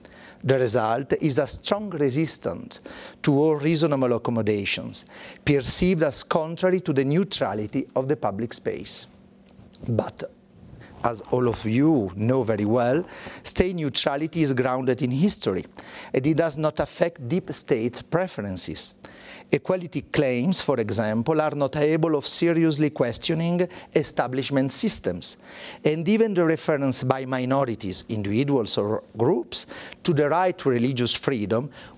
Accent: Italy; I came from Italy, so I'm a legal scholar

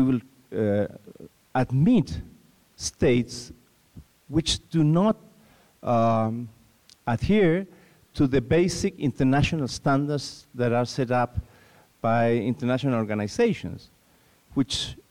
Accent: Chile; I'm a senator from Chile.

